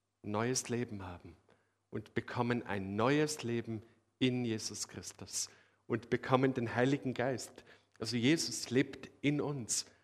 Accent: Austria; Danke, dass euch auch mein Dialekt bekannt ist vom Peter Brock, der auch ein Österreicher ist.

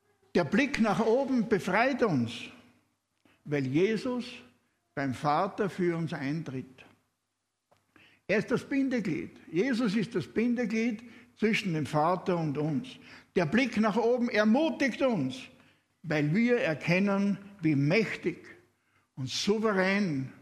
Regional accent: Austria; now in Switzerland; Ich bin kein Schweizer. Ich bin Österreicher.

